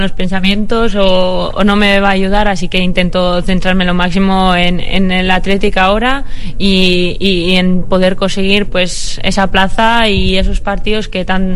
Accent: Busturia, Basque Country, Spain; mi hermano jugaba en el club de mi pueblo, que es Busturia

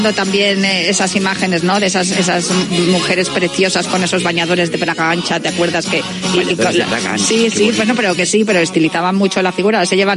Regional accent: Madrid, Community of Madrid, Spain; Agua, yo soy de secano. Claro, soy madrileña, pues es lo que tiene.

